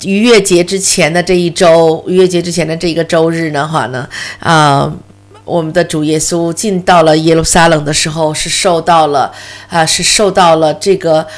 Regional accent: New Zealand; 所以我们新西兰人每次在他的出国，比如说比赛呀或什么

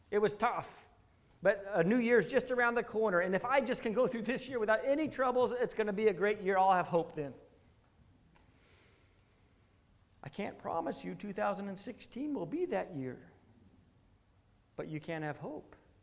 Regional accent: United States; I mean, I'm American. I come from the States, and you all know that, I think.

